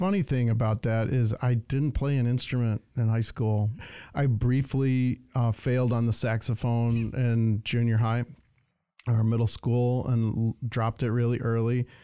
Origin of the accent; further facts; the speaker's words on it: Detroit, Michigan, United States; And because I grew up in Detroit, so much of it's Motown.